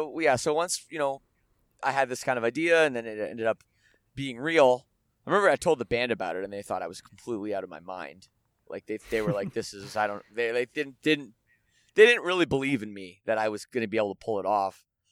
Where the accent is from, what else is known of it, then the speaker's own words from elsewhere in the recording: Canada; I'm Canadian and we have universal health care